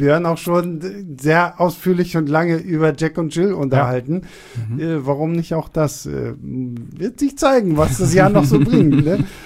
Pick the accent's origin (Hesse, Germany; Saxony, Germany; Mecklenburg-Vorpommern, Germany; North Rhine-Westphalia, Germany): Mecklenburg-Vorpommern, Germany; Rostock; ich bin in Rostock aufgewachsen